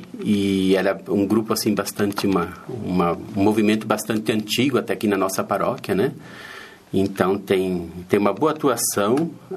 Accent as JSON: {"language": "Portuguese", "town": "Coronel Vivida", "region": "Paraná", "country": "Brazil", "tie": "born or raised there", "said": "Aqui estou gostando, porque é a minha terra, né? Eu me criei aqui em Coronel Vivida e agora faz um ano que eu retornei para cá."}